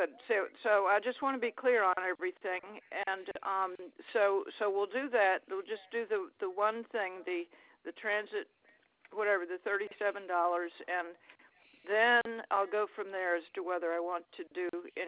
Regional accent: the South, United States; I'm from the South. You got to slow down a little bit.

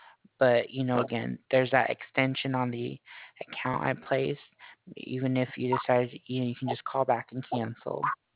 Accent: California, United States; now in Florida, United States; I'm originally from California, so.

